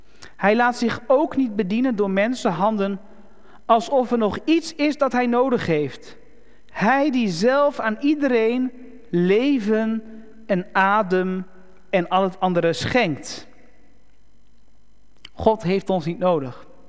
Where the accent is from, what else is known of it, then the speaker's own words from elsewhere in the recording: Netherlands; Ja, ik ben geen Griek, dus mij moet je vergeven. Deze kaaskop die kan niet al die namen uitspreken.